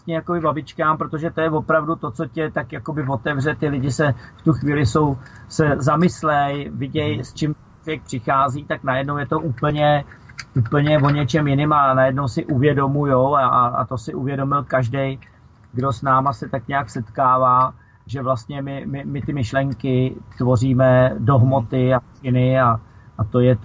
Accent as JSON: {"language": "Czech", "region": "Prague", "country": "Czechia", "tie": "born there", "said": "narodil jsem se na Žižkově"}